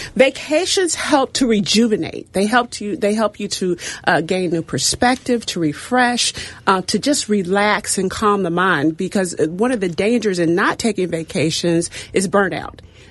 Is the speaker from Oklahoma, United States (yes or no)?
no; Kansas City, Missouri, United States; So for me, I'm from Missouri. I'm from Kansas City.